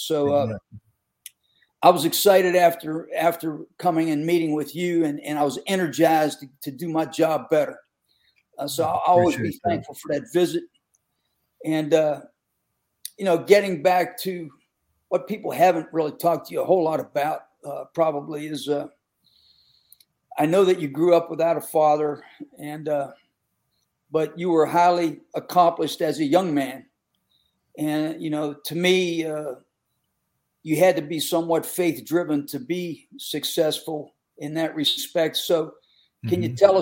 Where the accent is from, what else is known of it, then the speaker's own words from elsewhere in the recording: Pennsylvania, United States; I grew up in Western PA where football was very intense and same type of thing.